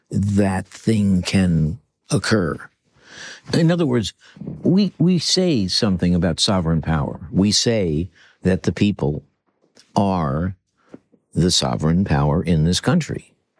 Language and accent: English; United States; I'm an American, and I really am an American, and I really love being an American.